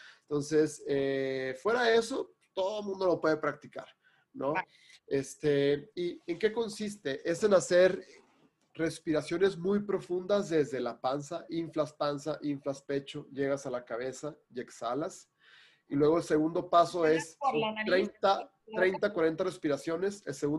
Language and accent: Spanish; Hermosillo, Sonora, Mexico; Yo soy de Hermosillo, Sonora, me bañaba con agua caliente en el verano, 45 grados afuera